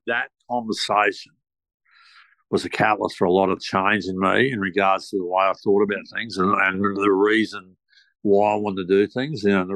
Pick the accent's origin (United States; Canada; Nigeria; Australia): Australia; Eudlo, Queensland; also born or lived in Nambour; I was born in Nambour but grew up in Eudlow on a pineapple farm on Robinson Road, Eudlow, which the farm my father put in about the road in about 1949. I grew up there and then we moved to Nambour